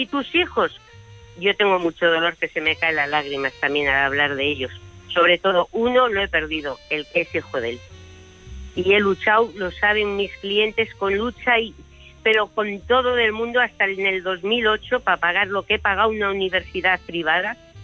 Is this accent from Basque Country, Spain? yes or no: yes; Basque Country, Spain; Yo soy del País Vasco, mis padres, son gallegos porque realmente emigraron a San Sebastián, me adoptaron